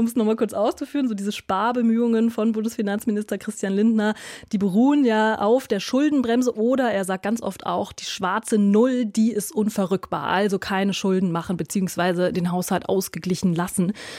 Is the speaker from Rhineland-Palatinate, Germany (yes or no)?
yes; Mainz, Rhineland-Palatinate, Germany; Meine Heimatstadt und meine frühere Dauerkarte galt auch diesem Verein.